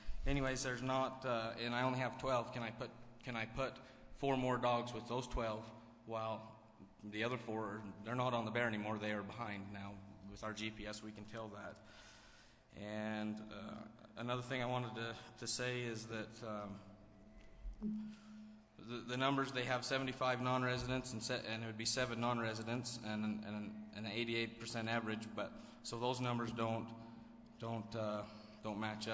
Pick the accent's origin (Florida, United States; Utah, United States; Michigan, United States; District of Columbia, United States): Utah, United States; Cedar City; I'm from Cedar.